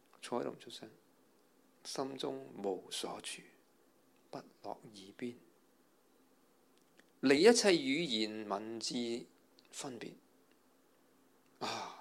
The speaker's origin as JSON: {"language": "Cantonese", "country": "Hong Kong", "said": "我们香港人特别多烦恼，特别多压力"}